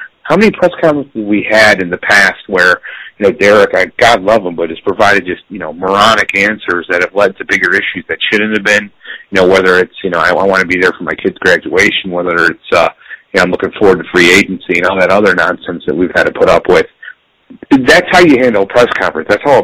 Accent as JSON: {"language": "English", "region": "Oklahoma", "country": "United States", "tie": "born or raised there", "said": "he played high school in my hometown, which is Oklahoma. He played at Richards, which I grew up not far at all away from there."}